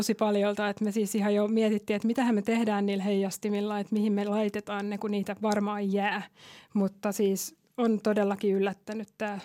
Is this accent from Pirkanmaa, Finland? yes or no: yes; Tampere, Pirkanmaa, Finland; Ja koska ollaan tamperelaisia ja nähdään, että